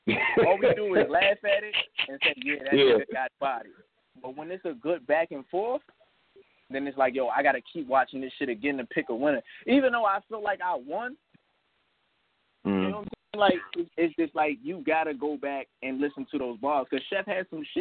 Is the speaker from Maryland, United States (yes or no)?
yes; Maryland, United States; But coming from We Go Hard to URL wasn't a big difference because I'm coming from Maryland.